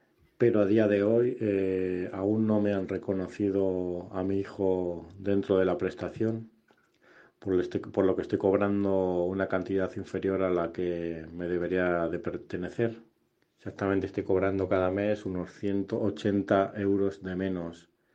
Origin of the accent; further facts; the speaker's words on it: Madrid, Community of Madrid, Spain; porque soy de Madrid